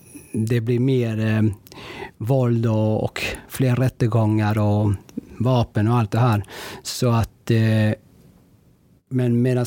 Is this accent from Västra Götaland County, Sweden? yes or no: no; Gamlegården, Skåne, Sweden; Men det är ju där jag växte upp, och i Gamlegården.